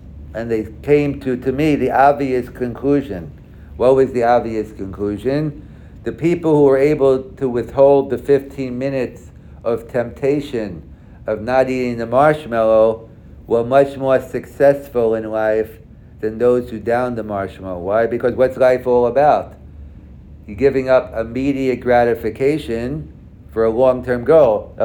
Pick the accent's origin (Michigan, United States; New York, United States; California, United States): New York, United States; now in Hamilton, Canada; But say, I come from New York, where basically everything... If something wasn't kosher, I was surprised.